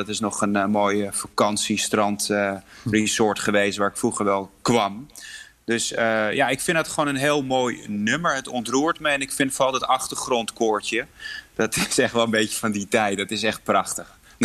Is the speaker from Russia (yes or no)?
no; Poland; Ik voel mij heel erg verbonden met mijn moederland en mijn achtergrond.